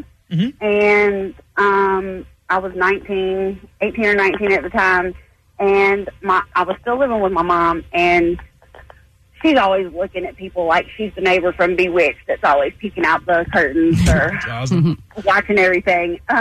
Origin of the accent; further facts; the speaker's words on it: North Carolina, United States; I'm from Cabarrus County, so I went to Central Cabarrus.